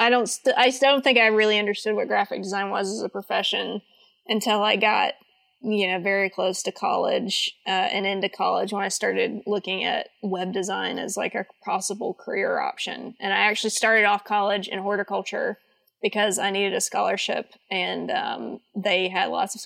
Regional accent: Auburn, Alabama, United States; I grew up in Auburn, Alabama, which is mostly known for its sports teams.

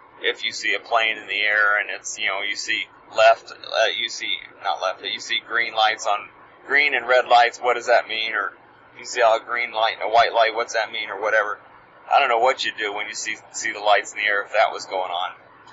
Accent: Missouri, United States; I mean, I come from Missouri

